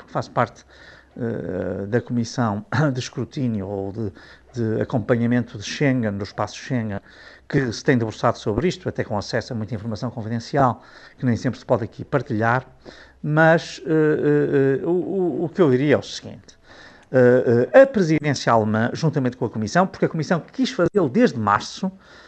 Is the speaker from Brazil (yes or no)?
no; Portugal; como português eu julgo que temos de estar muito contentes